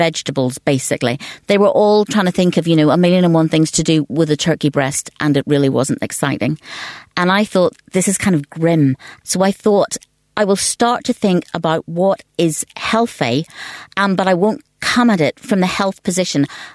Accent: Northern Ireland, United Kingdom; moved away as an adult; now in London, United Kingdom

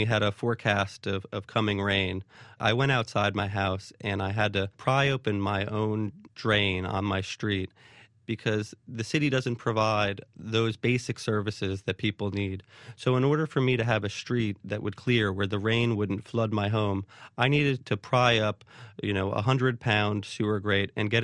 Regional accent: New York, United States; now in New Orleans, United States; I'm originally from New York, which has a sort of a dynamic and powerful business community.

